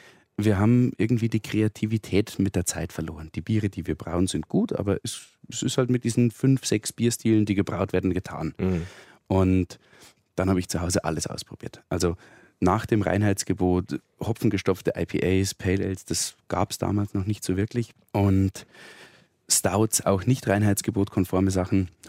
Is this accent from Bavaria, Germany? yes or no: yes; Waakirchen, Bavaria, Germany; Also in meinem Heimatort Waakirchen gibt es den Getränkemarkt Rinne.